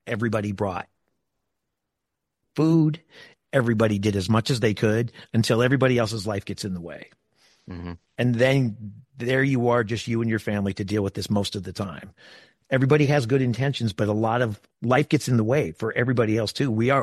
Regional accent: Midwest, United States; I grew up in the Midwest where it was more just like a brownie bake sale.

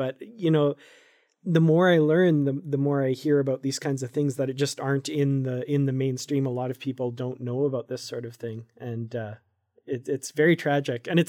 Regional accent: Canada; I'm from Canada and I'm a Métis, and that's part Indigenous, part white colonial, ancestry.

